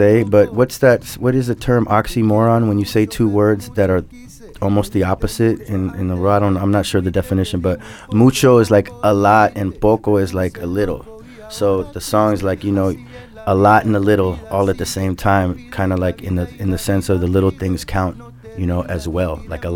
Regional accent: California, United States; I am a Bay Area native

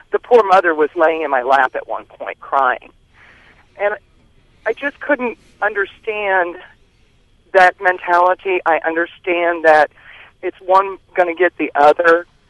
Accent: Miami, Florida, United States; I grew up in Miami, Florida. I lived through the cocaine wars in the 70s and 80s.

